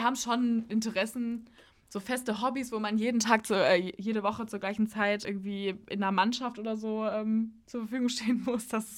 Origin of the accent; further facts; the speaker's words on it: Porta Westfalica, North Rhine-Westphalia, Germany; also born or lived in Hamburg, Germany; wir sind ja aus Hamburg wieder zurück nach Porto Westfalica gezogen. Ich muss sagen, als ich damals mit dem Abi fertig war, habe ich gedacht, ich werde in eine Großstadt ziehen